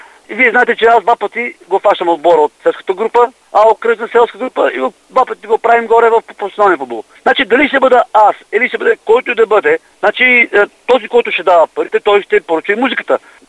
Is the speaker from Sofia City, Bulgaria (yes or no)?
no; Kyustendil, Kyustendil Province, Bulgaria; аз съм кюстендилец, отбора ми е в сърцето